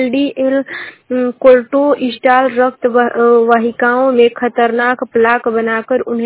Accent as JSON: {"language": "Hindi", "town": "Ballia", "region": "Uttar Pradesh", "country": "India", "said": "और मैं बलिया जिले की निवासी हूँ।"}